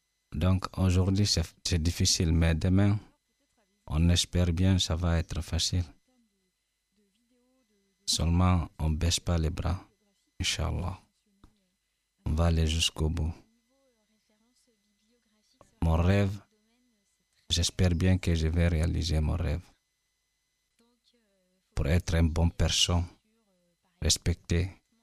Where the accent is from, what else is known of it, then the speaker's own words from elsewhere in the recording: Guinea; moved away as an adult; now in Tours, France; Je suis guinéen, Guinée-Conakry. Je suis arrivé en France, ça fait 10 mois, 11 mois comme ça, le 1er juillet 2021. Je suis arrivé directement à Tours ici, par hasard.